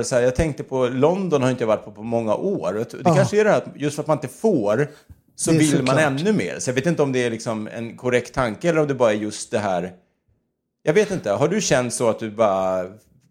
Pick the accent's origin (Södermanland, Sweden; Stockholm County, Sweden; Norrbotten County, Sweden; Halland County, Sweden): Stockholm County, Sweden; Stockholm; jag är uppväxt i Älvsjö i Stockholm.